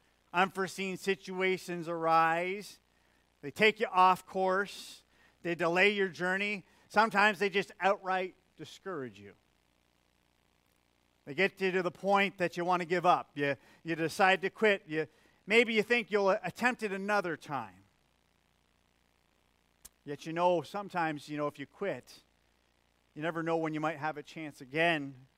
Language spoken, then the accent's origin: English; Canada; One of the greatest and biggest blessings of growing up in Canada is that we have many options.